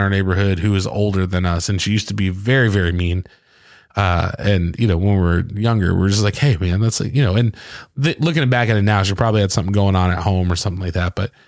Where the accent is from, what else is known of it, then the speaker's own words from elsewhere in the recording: Michigan, United States; It's like I remember being a kid in the wintertime, you know, growing up in Michigan.